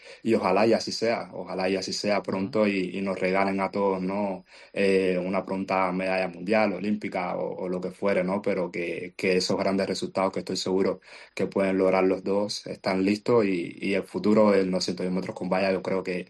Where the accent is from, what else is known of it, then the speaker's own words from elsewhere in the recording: Spain; now in Qatar; Hombre, claro, mi casa es España, o sea, yo soy español a muerte, mi casa es España.